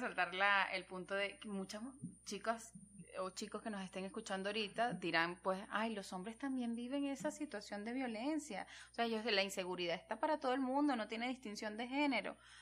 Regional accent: Venezuela; soy venezolana, para los que no recordaban, ay

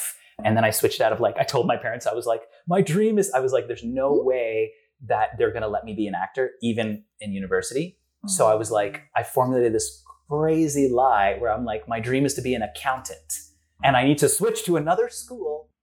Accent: Canada; Like I never say that because I'm Canadian.

